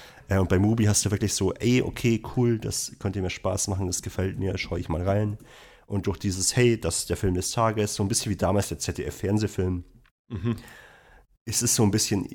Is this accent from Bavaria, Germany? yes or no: yes; Bavaria, Germany; Ich komme ja auch aus Bayern